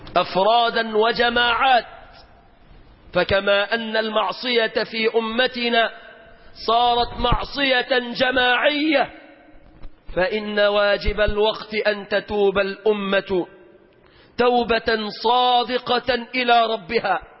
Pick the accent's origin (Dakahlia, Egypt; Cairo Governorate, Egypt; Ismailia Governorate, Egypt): Ismailia Governorate, Egypt; Ismailia; في بلدنا الإسماعيلية، بلد القتال والشجاعة والمروءة